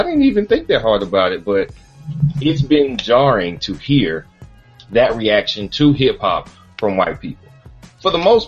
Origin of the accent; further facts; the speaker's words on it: Birmingham, Alabama, United States; and I'm from Birmingham, Alabama, it's a mostly black city, of course, at least inside the city limits it is, so all black high school